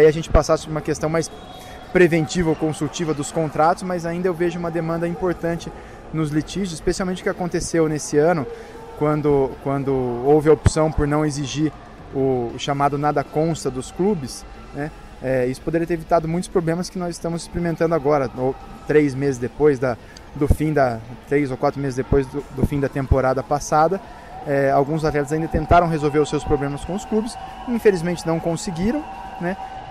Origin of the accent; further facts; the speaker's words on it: Campinas, São Paulo, Brazil; especialmente lá na minha cidade, né? No Clube Campineiro de Regatas e Natação, e também tive no Clube Cultura em Campinas